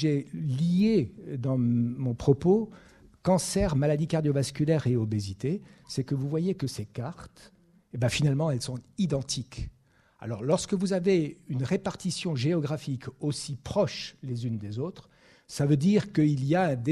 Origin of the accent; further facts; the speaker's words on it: Grand Est, France; Et grosso modo, on va partir de l'Alsace. Je suis alsacien d'origine.